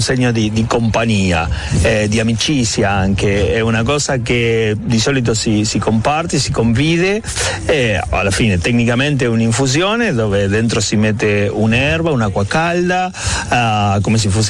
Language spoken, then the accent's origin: Italian; Argentina; niente, ma sì, sono argentino.